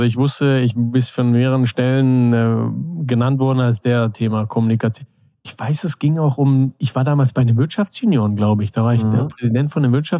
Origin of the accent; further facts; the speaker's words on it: Konstanz, Baden-Württemberg, Germany; also born or lived in Hesse; Ich bin aus Konstanz, eigentlich gebürtiger Hesse.